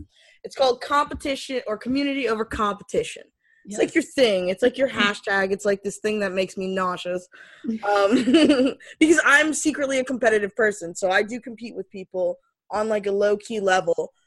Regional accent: Florida, United States; Okay, I'm from Florida. We don't do sharks here.

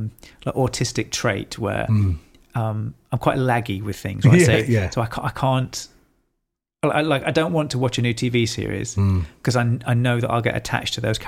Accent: East Midlands, United Kingdom; I think growing up near Donington Park helped and seeing that.

